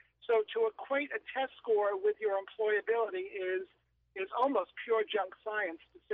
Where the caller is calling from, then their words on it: Massachusetts, United States; Yeah, hi, Alan. I'm from Berkshire County. I'm not so far from Rensselaer County.